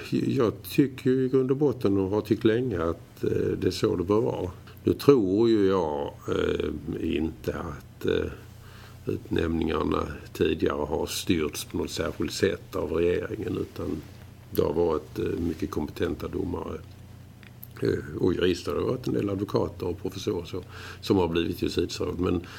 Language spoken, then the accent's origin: Swedish; Malmö, Skåne, Sweden; i och med att jag är från Malmö och läste i Lund så hade jag kvar hela mitt kamratumgänge